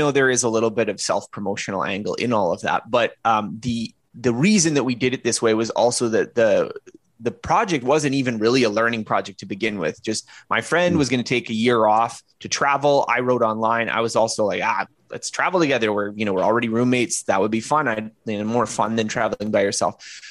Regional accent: Canada; well, I'm a Canadian

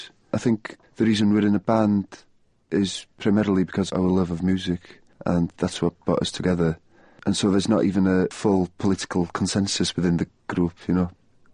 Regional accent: Wales, United Kingdom; accent: North Welsh; Well, I'm from North Wales, so I have a fairly obscure accent. It's not even a stereotypically Welsh accent, so people think I'm from Iceland or something, usually.

